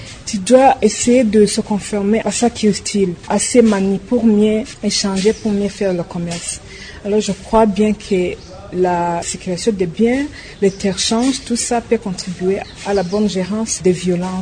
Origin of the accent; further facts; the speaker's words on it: Rwanda; je suis rwandaise, j'ai 23 ans.